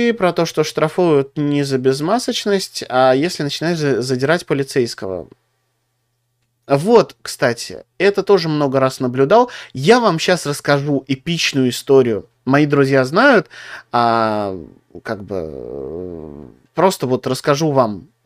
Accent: Moscow, Russia; Ну, у нас это в Москве, я вообще из Москвы.

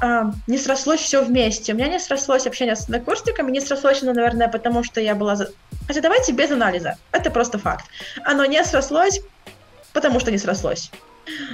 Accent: Ventspils, Courland, Latvia; это было в моем родном городе Венспилсе

